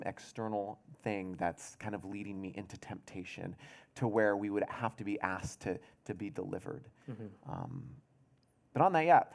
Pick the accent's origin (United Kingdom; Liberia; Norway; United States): United States; Seattle, Washington; I grew up in Seattle. I mean, it's West Coast.